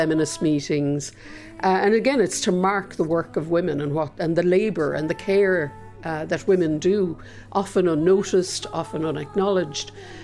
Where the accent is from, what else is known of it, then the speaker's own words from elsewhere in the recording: Munster, Ireland; growing up in Kerry.